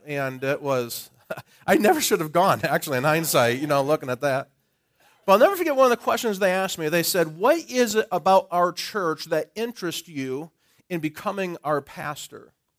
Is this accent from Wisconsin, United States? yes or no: yes; Wisconsin, United States; you got winter, which we never had this weather when I grew up in Wisconsin.